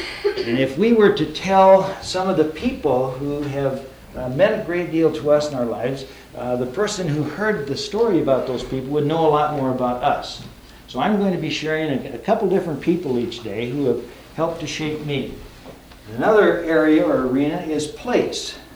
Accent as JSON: {"language": "English", "town": "Gowrie", "region": "Iowa", "country": "United States", "tie": "born or raised there", "said": "the first is my hometown, a little dinky town in the state of Iowa, Gowrie, Iowa. 1,200 souls"}